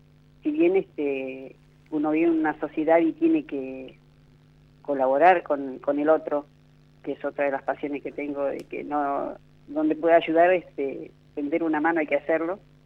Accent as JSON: {"language": "Spanish", "town": "Balcheta", "region": "Río Negro", "country": "Argentina", "tie": "born or raised there", "also_born_or_lived": "San Antonio", "lives_now": "Buenos Aires, Argentina", "said": "me voy de mi pueblo buscando trabajo también, me voy a San Antonio, después vuelvo a Balcheta, ahí formo mi familia y teníamos cuatro hijos, y hemos vivido todas las crisis económicas, muchas, como todo argentino."}